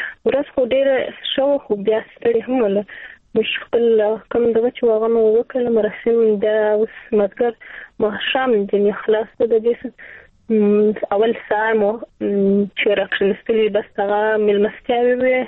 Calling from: Zabul, Afghanistan; ما د زابل سم تماس نیولې دي.

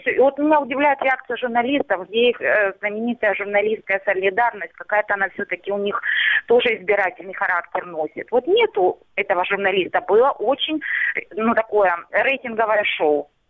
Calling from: Starobilsk, Luhansk Oblast, Ukraine; Здравствуйте. Луганщина, Старобельк.

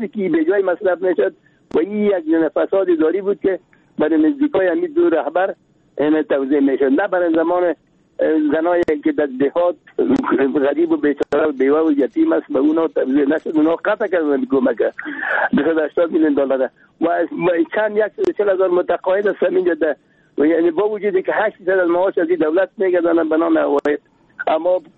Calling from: Kabul, Afghanistan; گفتم که از کابل هستم.

